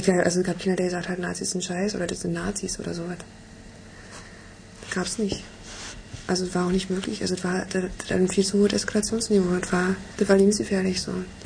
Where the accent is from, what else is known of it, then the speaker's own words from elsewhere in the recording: Schwedt an der Oder, Brandenburg, Germany; also born or lived in Bernau; now in Berlin, Germany; Ich komme ursprünglich aus Schwedt an der Oder. Und da bin ich dann 1991 weggezogen, weil ich die Schule gewechselt habe nach Bernau. Und war aber noch am Wochenende viel in Schwedt. Und damals, ich war damals 14 oder so, als ich weggezogen bin.